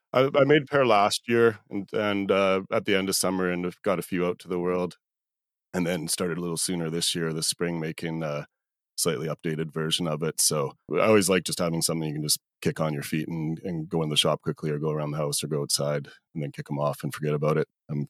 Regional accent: Nelson, British Columbia, Canada; Born and raised in Nelson, BC, Canada.

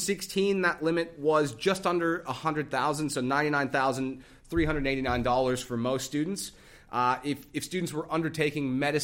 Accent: Australia; now in Texas, United States; Because, look, as Texan as I am, I've lived here for 7 years, all right, and I've become...

